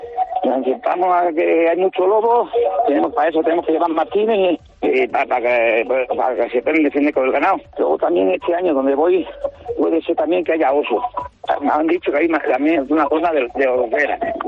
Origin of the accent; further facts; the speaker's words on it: Huertas de Ánimas, Extremadura, Spain; porque también pasar por mi pueblo por Huerta de Ánimas, que pasamos, nos desviamos 2 días, perdimos 2 días, pero mereció la pena. Porque nos recibieron, la verdad, muy bien la gente del pueblo.